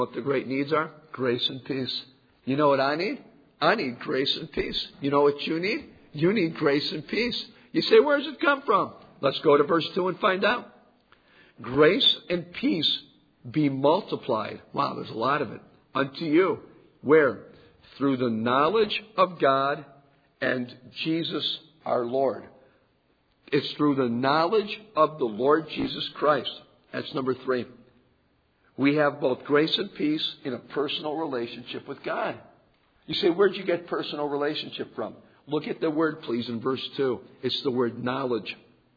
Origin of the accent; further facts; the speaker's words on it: South Carolina, United States; I'm from South Carolina. We don't have those.